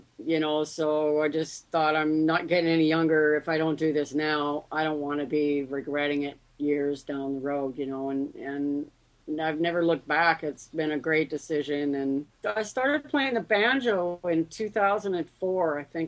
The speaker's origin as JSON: {"language": "English", "town": "Victoria", "region": "British Columbia", "country": "Canada", "tie": "born or raised there", "also_born_or_lived": "Duncan / Mill Bay / Shawinigan Lake", "said": "I'm an island girl, so I know the island like the back of my hand. I was born in Duncan. Well, my mom and dad lived in Mill Bay and then Shawinigan Lake, and then we moved to Victoria."}